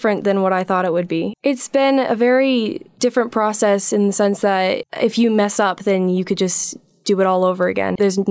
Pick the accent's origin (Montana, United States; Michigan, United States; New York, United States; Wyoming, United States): New York, United States; Albany; from Albany, New York.